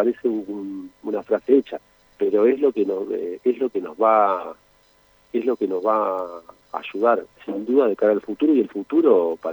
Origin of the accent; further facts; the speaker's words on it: Santa Fe, Argentina; now in Rosario, Argentina; soy oriundo de Santa Fe, aunque hace casi 30 años vivo en Rosario